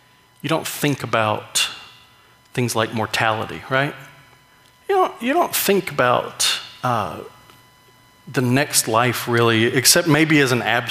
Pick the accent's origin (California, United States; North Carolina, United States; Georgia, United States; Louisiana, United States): Georgia, United States; McDonough; we went over to my hometown. My mom doesn't live there anymore. And we drove by this church that I was a youth group. I was a member of their youth group for a while. And the church kind of sits up on a hill in the middle of downtown McDonough